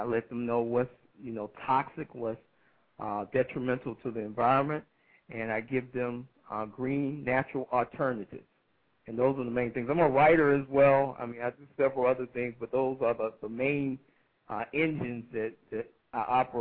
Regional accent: Atlanta, Georgia, United States; Yes, I'm from Atlanta. I'm an organic farmer.

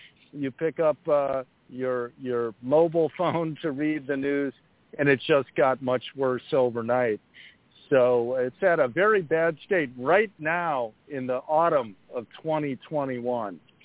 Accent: Chicago, Illinois, United States; along with a sweeping series of policy reforms in my hometown of Chicago, there's some cause for hope

